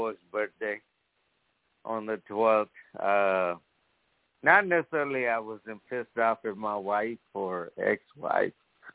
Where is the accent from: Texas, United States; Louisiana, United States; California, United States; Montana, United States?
Texas, United States; Garland; I'm from Garland, Texas.